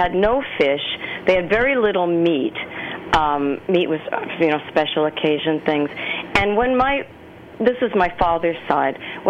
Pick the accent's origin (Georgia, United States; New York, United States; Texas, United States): New York, United States; I think my family was one of the first families in the neighborhood. I grew up on Long Island